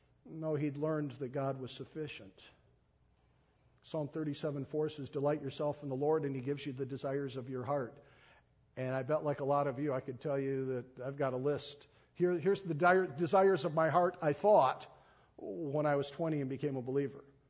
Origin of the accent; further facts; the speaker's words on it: New York City, New York, United States; And I can cover a mile faster than anybody else because I'm a New Yorker.